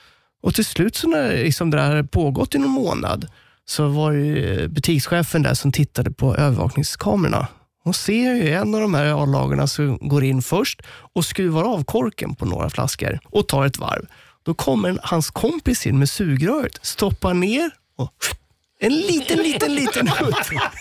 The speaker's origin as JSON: {"language": "Swedish", "town": "Bålsta", "region": "Uppsala County", "country": "Sweden", "tie": "born or raised there", "said": "Det var en hamburgerrestaurang i Bålsta där jag växte upp."}